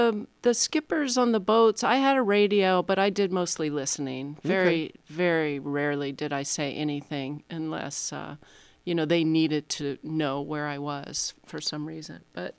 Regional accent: Sacramento, California, United States; Well, my mother and father grew up in Southwest Missouri, but I grew up in California. So we had the American River ran right through Sacramento, That's where I lived.

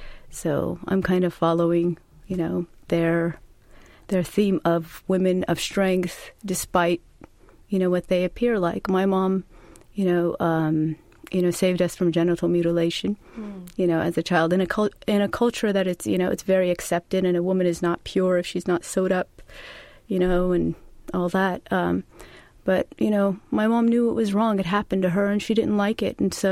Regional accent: San Diego, California, United States; And I grew up in San Diego, you know, the same as every other American child, you know, at the beach, you know, wonderful upbringing. And moved to the Bay Area in my around when I was about 18, 19.

